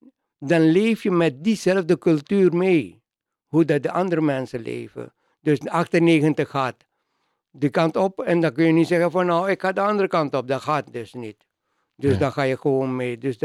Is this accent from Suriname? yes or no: yes; Suriname; now in Netherlands; ik kom uit Suriname